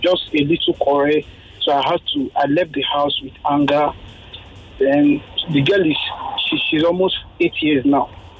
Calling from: Lagos, Nigeria; I've been listening to the program. I'm calling from VI.

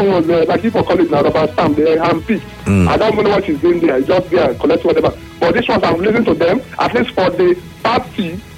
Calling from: Rumuigbo, Rivers, Nigeria; I'm calling from Rumigbo.

